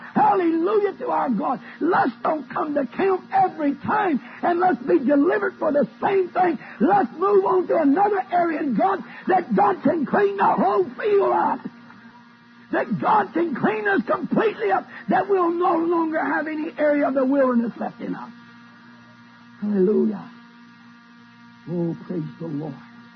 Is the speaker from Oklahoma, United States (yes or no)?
yes; Oklahoma, United States; born there; You see, I was born in Oklahoma, and when I was born, about a year or so before we got electricity.